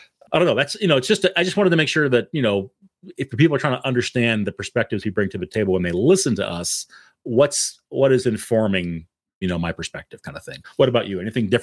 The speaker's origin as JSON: {"language": "English", "country": "Canada", "tie": "born or raised there", "said": "I grew up in Canada, so I got a lot of that British television coming over."}